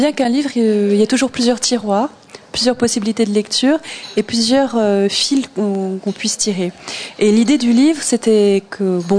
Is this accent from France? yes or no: yes; France; born there; mes parents sont d'origine vietnamienne. Enfin, d'ailleurs, ils sont arrivés en France dans les années 60. Moi, je suis née en France. Je suis allée au Vietnam, mais bon, je suis quand même à 90% française, on va dire.